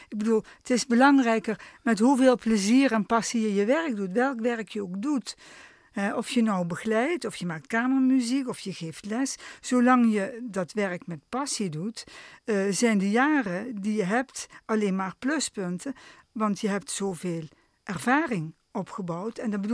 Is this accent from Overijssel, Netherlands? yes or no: no; Eindhoven, North Brabant, Netherlands; also born or lived in Heerlen / Sittard; Uiteindelijk ben ik in Eindhoven opgegroeid.